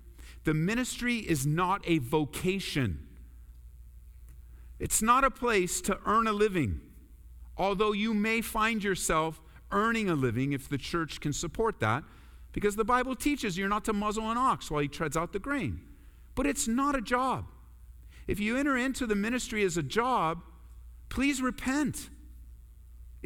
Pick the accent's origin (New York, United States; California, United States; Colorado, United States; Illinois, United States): Colorado, United States; Oh, you guys know where I'm from, right? I'm from Colorado. What are you laughing at? Yeah, I'm from Colorado